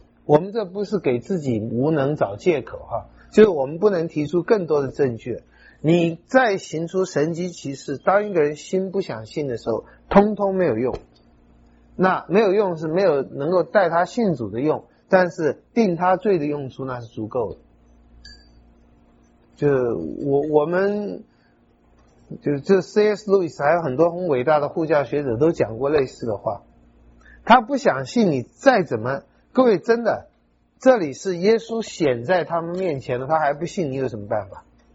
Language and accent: Chinese; China; 从我们中国人观点来讲，这些你都要有一些准备，知道怎么回答。